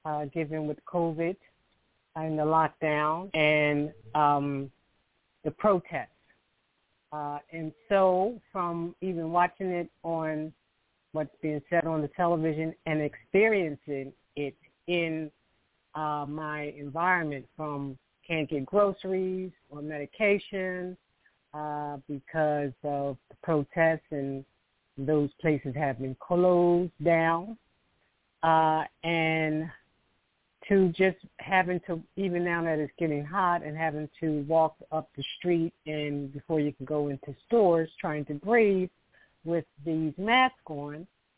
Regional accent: Philadelphia, Pennsylvania, United States; I'm from Philadelphia.

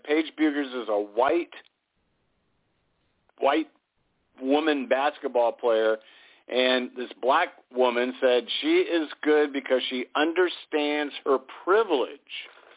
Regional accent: Atlanta, Georgia, United States; But I'm from Atlanta, so it was a very big day in my childhood.

